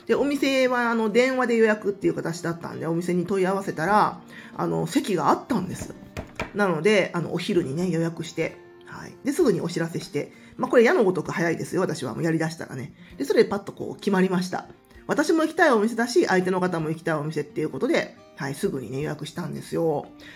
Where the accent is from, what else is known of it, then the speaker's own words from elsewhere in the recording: Kansai, Japan; 私は関西出身で、とはいえ私の家から京都ってめっちゃ遠くて、